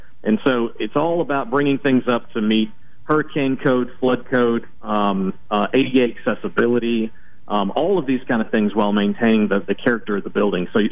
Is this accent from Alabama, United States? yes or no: yes; Mobile, Alabama, United States; I mean, this is my hometown, and this is a field that I've been interested in since, you know, interning with John Sledge when I was in high school, and it's really special for me to be back in Mobile